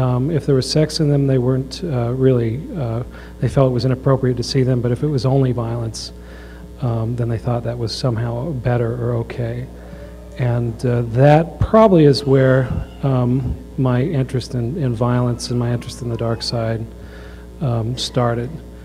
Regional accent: Provo, Utah, United States; I grew up in Provo, grew up in Utah Valley, and when I was growing up in Provo

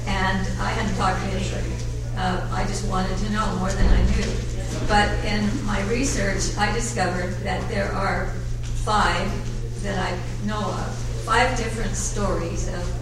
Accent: the South, United States; I'm from the South, and I know some Southern women who are like that, and I'm like

